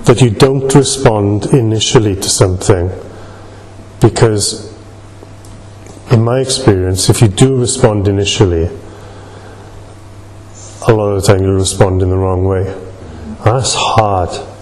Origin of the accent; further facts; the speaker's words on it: Mountain Ash, Wales, United Kingdom; when I was growing up in Mountain Ash, my Saturday nights, like, you would find lots of these.